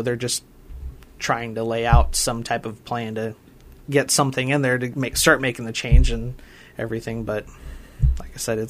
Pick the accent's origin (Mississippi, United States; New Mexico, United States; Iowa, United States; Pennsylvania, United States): Iowa, United States; Storm Lake; I'm from the Storm Lake area, and we've always had struggles with different water quality issues and stuff.